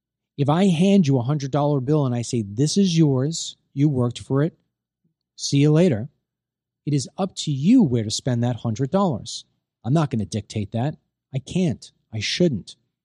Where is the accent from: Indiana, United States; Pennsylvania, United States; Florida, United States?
Florida, United States; the most conservative state in the nation, my home state, with the most conservative governor in the nation, Ron DeSantis